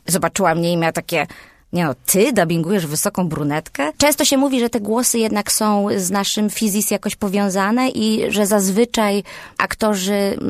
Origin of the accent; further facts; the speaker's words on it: Będzin, Silesian Voivodeship, Poland; born there; to nie jest Śląsk, tylko Zagłębie Dąbrowskie, a urodziłam się w Będzinie, także nie, nie, nie.